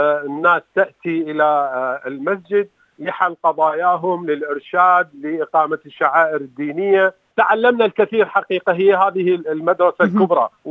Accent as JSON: {"language": "Arabic", "town": "Basra", "region": "Basra Governorate", "country": "Iraq", "tie": "born or raised there", "moved": "yes", "lives_now": "Australia", "said": "أنا عراقي من جنوب العراق، جئت إلى أستراليا عام 1999. ترعرعت في بيت رجل دين، والدي رجل عالم ديني معروف كبير في الجنوب، في جنوب العراق، في البصرة تحديدا، وعشت في هذه الأجواء."}